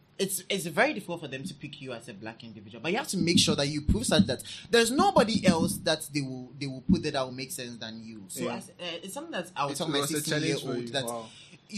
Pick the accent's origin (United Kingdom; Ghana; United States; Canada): Ghana; I'm the only black individual and I'm from Africa. And sometimes, one time I heard somebody saying that, somebody overheard somebody saying that, oh, he doesn't know anything, obviously, because he's from Ghana.